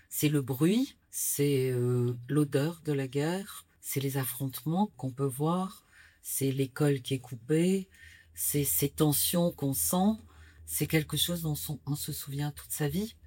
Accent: Algeria; now in France; Alors, j'ai quitté l'Algérie. Bien sûr, la guerre était finie, donc j'ai connu l'indépendance, les premières années d'indépendance algérienne. Et je suis rentrée en France en 68.

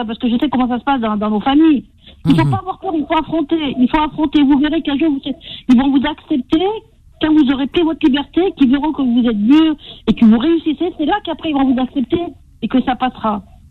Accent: Lyon, Auvergne-Rhône-Alpes, France; Mais si on me manque de respect, par contre, je viens de Lyon.

